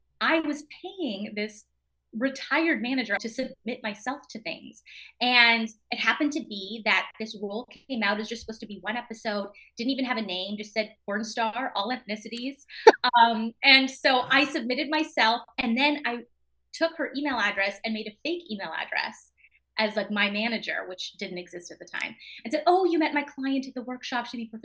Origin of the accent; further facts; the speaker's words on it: Winnipeg, Manitoba, Canada; And so I was born and raised in Winnipeg, which now they're filming stuff there, but at the time there was really nothing.